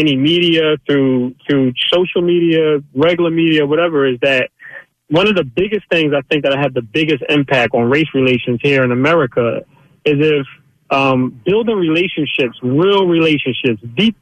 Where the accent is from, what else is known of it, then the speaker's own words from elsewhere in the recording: Philadelphia, Pennsylvania, United States; but I'm from South Philly. I'm from the mud. I'm from the hood in South Philly.